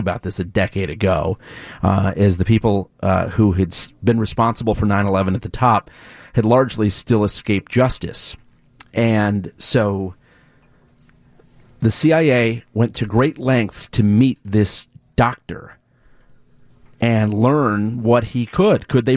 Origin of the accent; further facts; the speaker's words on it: Chicago, Illinois, United States; you know, as a Chicagoan, I never knew his Chicago roots.